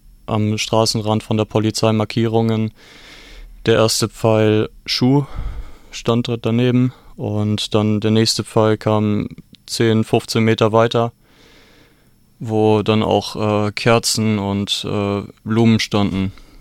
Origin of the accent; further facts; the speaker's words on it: Tübingen, Baden-Württemberg, Germany; Ich komme auch aus Tübingen und Unterjesing.